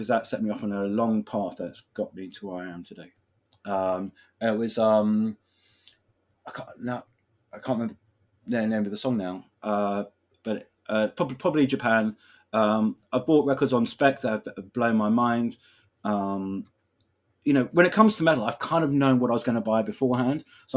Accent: London, United Kingdom; being a Londoner

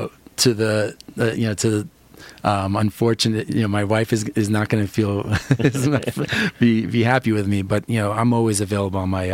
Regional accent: New York, United States; I'm originally from New York, ran a private equity firm for a number of years.

